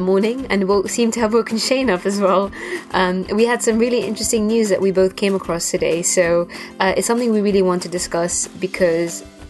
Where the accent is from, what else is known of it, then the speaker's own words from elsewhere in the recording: Gibraltar; Because I was raised in Gibraltar and I was allowed to go into my mandir at home after I'd taken a shower.